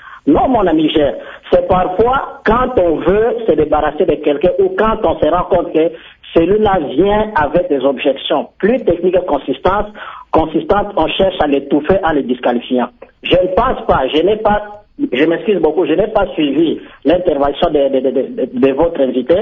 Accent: DR Congo; Mais mon ami Gérard, nous sommes Congolais.

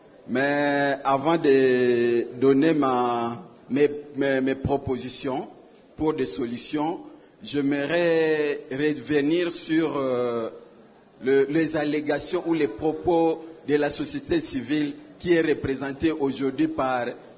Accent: Ituri, DR Congo; Je suis congolais, je suis itourien par nature.

